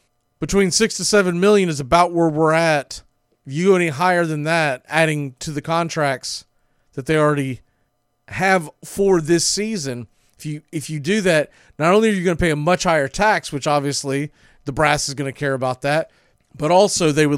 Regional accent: Florida, United States; I grew up in North Florida, and other than trips heading to see family driving through Georgia, it wasn't until I was a young man that I actually went to the state of Georgia and spent any time.

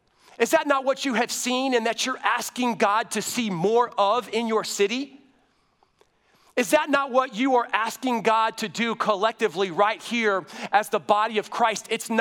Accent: the South, United States; I'll try to slow down because I know I'm from the South and I talk really fast, okay?

